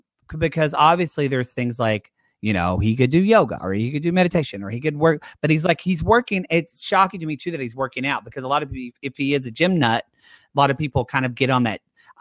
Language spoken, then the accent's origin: English; Oklahoma, United States; the small town in southern Oklahoma. It's like they're having so much more gang violence, and that my hometown has the largest crime in of any city in Oklahoma.